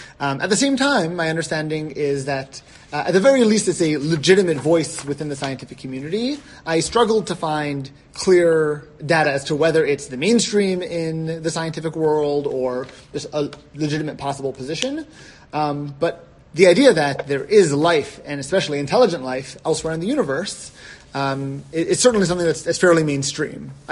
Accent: New York, United States; New York.

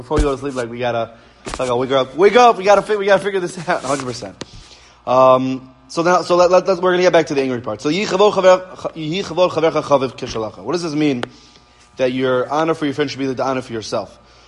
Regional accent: Queens, New York, United States; And I'm telling you, every time I go to Queens, I'm from Queens. I go visit my parents, this and that, and mamish find gems there.

